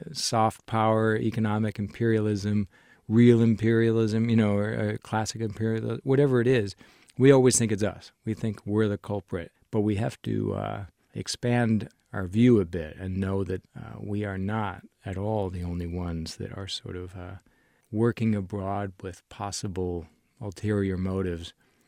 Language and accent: English; United States; Yeah, I mean, obviously, I'm an American, and this is being published in the U.S. first